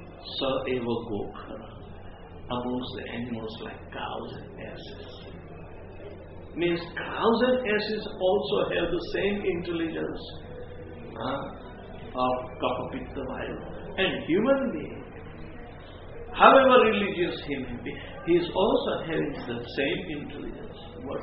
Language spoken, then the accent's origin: English; India; Because I am born here, I am Indian, I must sacrifice my life for Mother India.